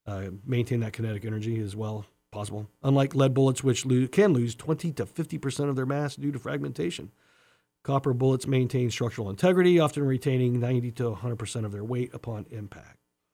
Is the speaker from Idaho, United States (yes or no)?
yes; Idaho, United States; I remember growing up in Idaho.